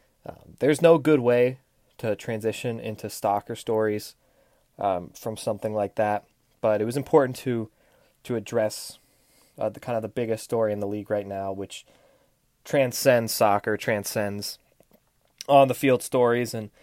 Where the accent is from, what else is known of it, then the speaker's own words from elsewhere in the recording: Florida, United States; Let's start off with a team in my home state, Inter Miami.